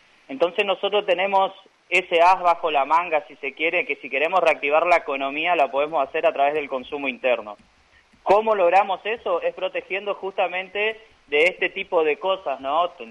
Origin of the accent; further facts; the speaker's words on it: Posadas, Misiones, Argentina; como argentinos o como posadeños